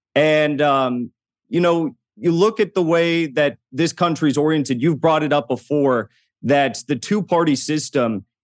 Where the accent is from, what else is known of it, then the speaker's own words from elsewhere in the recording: United States; I'm an American patriot, I'm a communist, and a strong anti-imperialist.